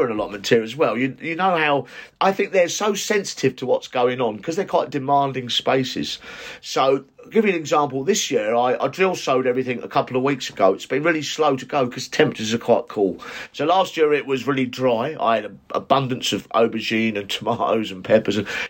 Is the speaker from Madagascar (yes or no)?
no; United Kingdom; the biggest impression for me is how respected we are as British gardeners when I go to these places.